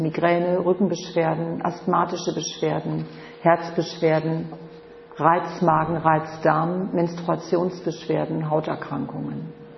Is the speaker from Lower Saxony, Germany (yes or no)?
no; Münster, North Rhine-Westphalia, Germany; ich komme aus Münster, das sind ungefähr 300.000 Einwohner.